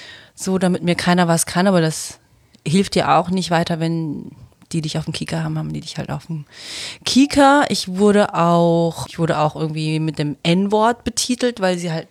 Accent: Hesse, Germany; born or raised there; also born or lived in Bangkok, Thailand

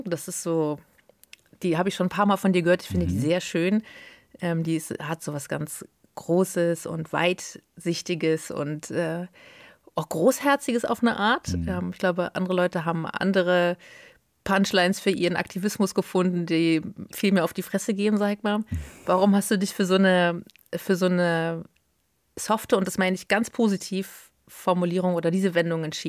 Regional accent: Berlin, Germany; also born or lived in East Germany; now in Brandenburg, Germany; ich bin Ossi. Ich bin in der DDR geboren. Meine Eltern sind 86 rüber, da war ich 2. Und dann bin ich zwar in West-Berlin groß geworden, aber der Osten steckt dermaßen in mir. Und ich bin da vor ein paar Jahren wieder nach Brandenburg zurück

